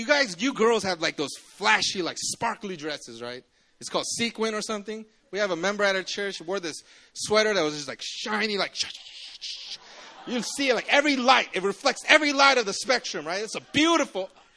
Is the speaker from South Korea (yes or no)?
yes; Busan, South Korea; Because I come from Busan, man. There is sand everywhere.